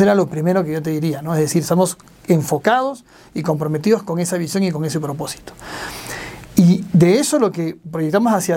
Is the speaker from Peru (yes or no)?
yes; Peru; now in Ecuador; yo soy extranjero, yo no soy de aquí, soy peruano.